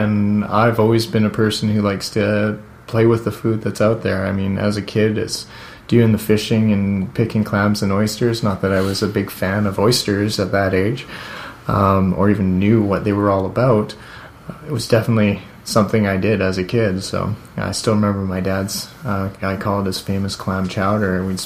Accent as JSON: {"language": "English", "town": "Victoria", "region": "British Columbia", "country": "Canada", "tie": "born or raised there", "said": "I actually was not born in the Comox Valley, but I was born on Vancouver Island in Victoria."}